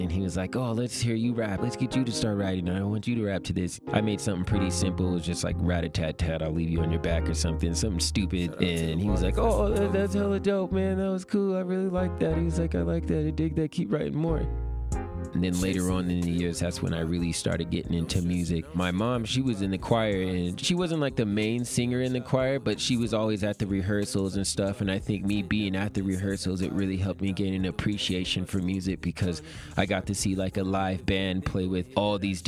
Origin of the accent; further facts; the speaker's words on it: Salt Lake City, Utah, United States; I'm from Salt Lake City, Utah.